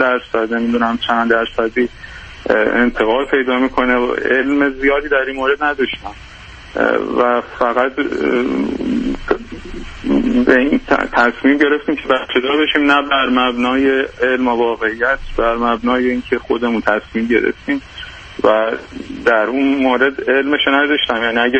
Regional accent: Iran; now in United Kingdom; وقتی ما از ایران به یوکی اومدیم

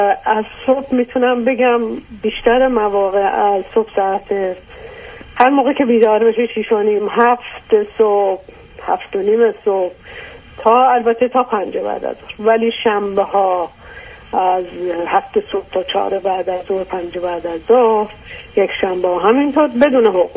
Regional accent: Iran; now in United States; ما 16 سال پیش از ایران اومدیم، مهاجرت کردیم اومدیم آمریکا

